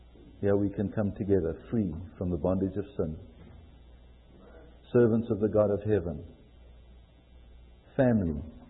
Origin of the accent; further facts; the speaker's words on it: South Africa; accent: South African English; Because I'm speaking a South African English.